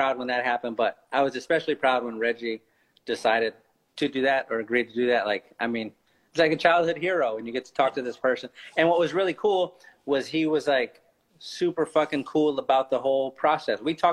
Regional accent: San Antonio, Texas, United States; I grew up in San Antonio. I've been going to Spurs games my whole life. I was born in 81

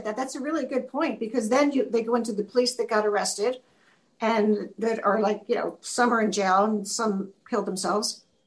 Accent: Philadelphia, Pennsylvania, United States; Philadelphia.

